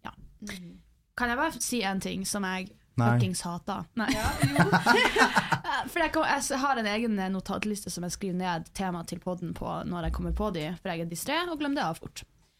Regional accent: Nordland, Norway; Jeg er også fra Lofoten.

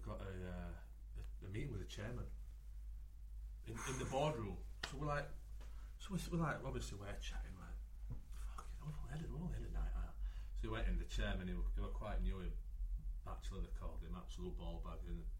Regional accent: York, Yorkshire and the Humber, United Kingdom; from York.

